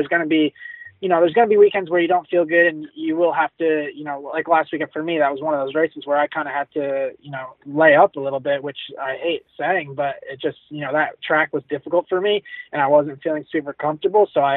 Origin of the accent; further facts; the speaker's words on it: New York, United States; I grew up in New York racing in the mud, so I enjoy it.